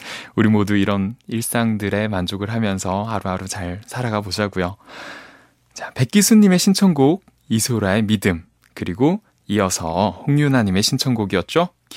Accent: Ulsan, South Korea; 저는 그 고향이 울산이다 보니까 그 고등학교 때 공부하기 힘들 때 버스 타고 30분만 가면 나오는 바다 이름이 해운대였었어요.

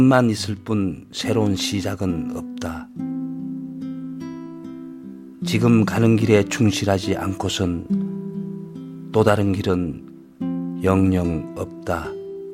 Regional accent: Daegu, South Korea; moved away as an adult; 저 같은 경우는 이제 고향이 대구입니다. 고등학교까지를 대구에서 나오고 부모님 곁을 떠나서 온강대학교를 가게 됐습니다.

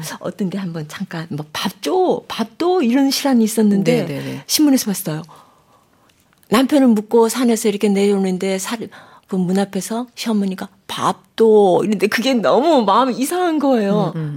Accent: Seongju, North Gyeongsang, South Korea; accent: Gyeongsang dialect; 저는 요즘 사드로 유명해진 성주.

